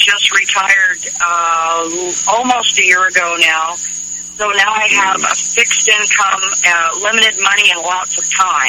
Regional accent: California, United States; I was born and raised in Humboldt County, California. So I was raised around hippies, rednecks, Hells Angels, and a lot of activists.

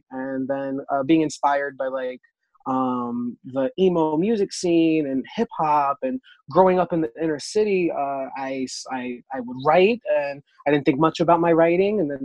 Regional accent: Newark, New Jersey, United States; And it was still in Newark. I grew up in Newark. You know, it's a socioeconomically disenfranchised kind of city.

